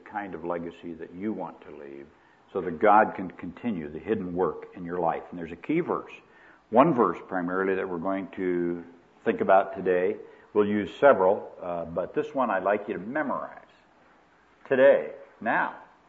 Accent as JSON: {"language": "English", "region": "Iowa", "country": "United States", "tie": "born or raised there", "moved": "yes", "said": "Just before Christmas, I visited in my hometown in Iowa, a little town of 100 people."}